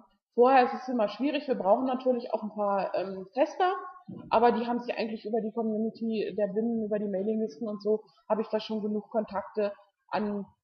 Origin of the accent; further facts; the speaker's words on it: Hanover, Lower Saxony, Germany; also ich bin nicht aus Marburg, ich bin aus Hannover.